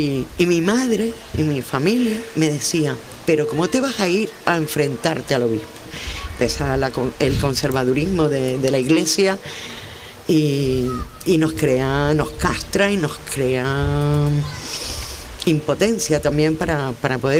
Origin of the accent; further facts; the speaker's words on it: Santa Cruz de La Palma, Canary Islands, Spain; Yo soy de Santa Cruz de La Palma también, una ciudad más conservadora también. Y muy religiosa también.